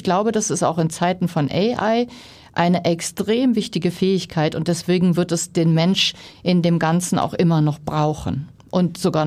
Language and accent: German; Berlin, Germany; moved away as an adult; now in United States; Ich bin mit 18 ausgewandert. Ich bin Berlinerin ursprünglich. Und ich bin im Westberlin aufgewachsen. Das war ja so die Mauerstadt, also die Insel.